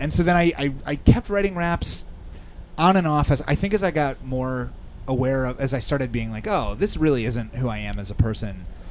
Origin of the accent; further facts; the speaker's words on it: Cleveland, Ohio, United States; also born or lived in Israel; Grew up in Cleveland.